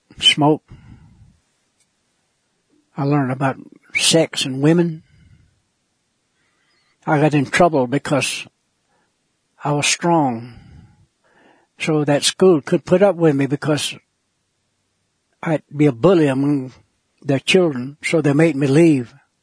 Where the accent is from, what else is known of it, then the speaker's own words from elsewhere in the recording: Oklahoma, United States; first language Kiowa; English is a second language; I learned English. I knew nothing but Kiowa. There went to school with every tribe in western Oklahoma were students there. We all grew up together.